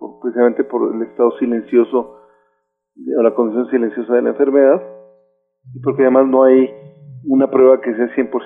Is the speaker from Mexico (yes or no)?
yes; Mexico; como mexicanos estamos en más riesgo de desarrollar glaucoma